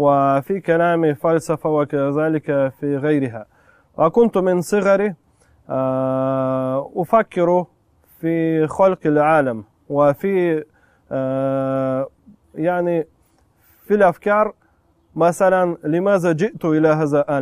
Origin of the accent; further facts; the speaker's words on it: Russia; born there; Arabic is a second language; أصلا أنا كنت مولود في روسيا، مولود في روسيا في منطقة ما كان فيها الإسلام، ما كان فيها إسلام أصلا، يعني كان فيه بعض مسلمين ولكن الإسلام غير منتشر، خاصة في أيام الشيوعية.